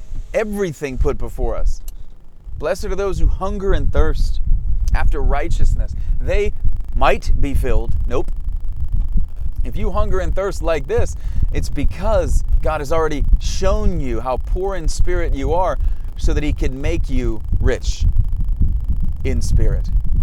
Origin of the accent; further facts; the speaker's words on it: United States; what I experienced growing up as an American youth